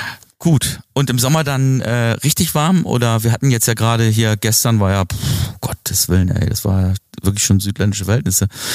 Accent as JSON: {"language": "German", "region": "Hamburg", "country": "Germany", "said": "ich komme aus Hamburg"}